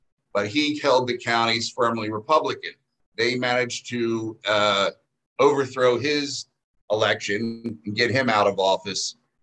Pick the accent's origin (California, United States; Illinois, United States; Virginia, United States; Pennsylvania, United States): Pennsylvania, United States; Philadelphia; Pennsylvania, which is my home state, Philadelphia, my home city